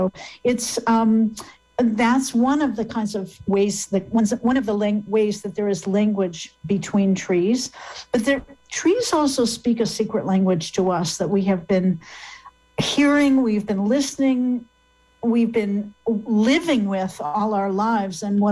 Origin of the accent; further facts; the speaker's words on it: Michigan, United States; So I grew up in Michigan, and I grew up in a house that was on the edge of the forest.